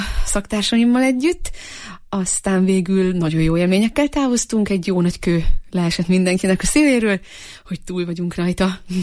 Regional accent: Ipolytarnóc, Nógrád, Hungary; Én Nógrád vármegyéből érkeztem, Ipolytarnócon nőttem fel

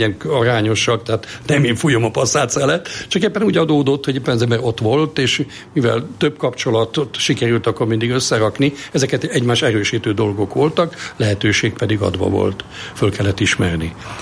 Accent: Budapest, Hungary; Én ezekben, a Mátyás templomnál nőttem föl

